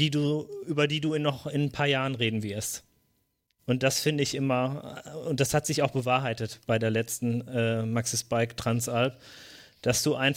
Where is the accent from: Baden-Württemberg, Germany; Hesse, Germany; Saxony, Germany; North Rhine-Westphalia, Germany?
North Rhine-Westphalia, Germany; ich komme aus der Region von Mr. Wade und Reini und Björn, aus der Region vom Teutoburger Wald.